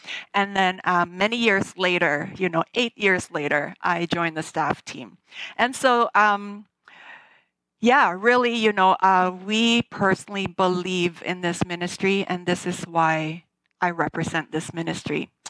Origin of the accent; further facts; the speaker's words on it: Cebu City, Central Visayas, Philippines; Floyd and I were both born and raised in Cebu City, Philippines.